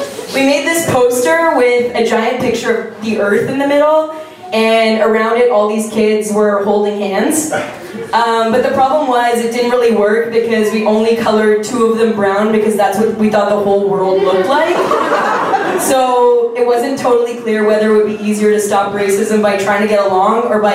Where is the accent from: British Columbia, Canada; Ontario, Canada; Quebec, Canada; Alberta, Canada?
Ontario, Canada; Sudbury; So I grew up in Sudbury in the 90s